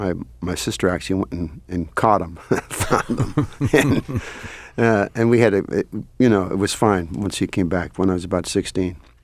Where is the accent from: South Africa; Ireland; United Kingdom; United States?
Ireland; Buncrana, Ulster; born there; I was born in Buncrana, Ireland, during the Second World War.